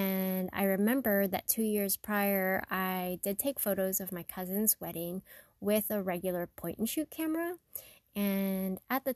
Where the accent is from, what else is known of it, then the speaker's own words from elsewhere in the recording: Sacramento, California, United States; That one free wedding in a veterans hall in my hometown of Sacramento took me to snowy resorts in South Lake Tahoe